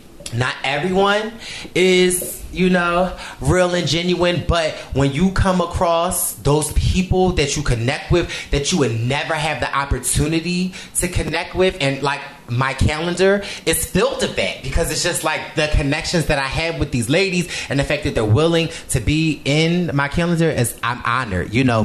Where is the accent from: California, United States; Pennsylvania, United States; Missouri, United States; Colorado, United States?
Pennsylvania, United States; Philadelphia; So, you know, I'm from Philly.